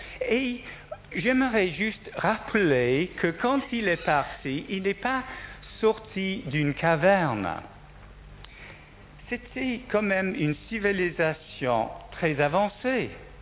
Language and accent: French; Liverpool, North West England, United Kingdom; Quand moi j'étais jeune, j'ai grandi à Liverpool